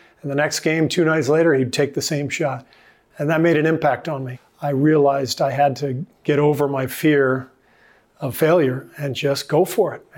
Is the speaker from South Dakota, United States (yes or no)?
no; Los Angeles, California, United States; also born or lived in Lebanon / Cairo, Egypt / France; I was born in Lebanon, and though I was raised mostly in Los Angeles, we traveled quite a bit in the Middle East. So I lived in Cairo, Egypt for 3 years, lived in France for a year, Tunisia in Northern Africa for a summer.